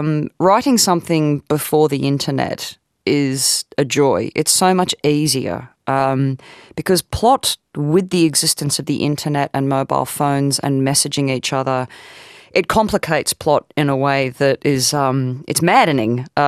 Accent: Newcastle, North East England, United Kingdom; now in London, United Kingdom; Well, I mean, I grew up in Newcastle. So I lived in Newcastle for 18 years. And then I've lived in London for 19 years.

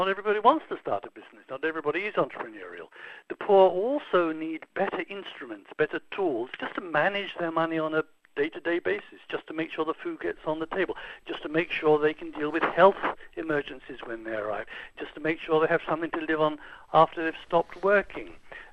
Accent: England, United Kingdom; And you might ask, why would I do this as an Englishman?

